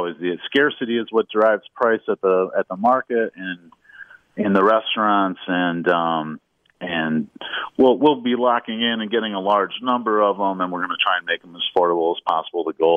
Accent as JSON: {"language": "English", "region": "Iowa", "country": "United States", "said": "I'm originally from Iowa, and their season happens a little bit earlier than ours"}